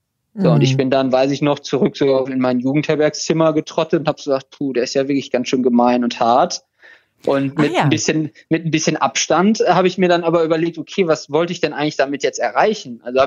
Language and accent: German; Krefeld, North Rhine-Westphalia, Germany